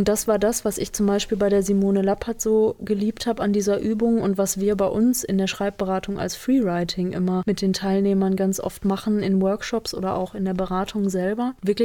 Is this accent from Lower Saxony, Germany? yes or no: no; Essen, North Rhine-Westphalia, Germany; Bei uns im Ruhrgebiet gibt es die, bei uns in Essen auf jeden Fall.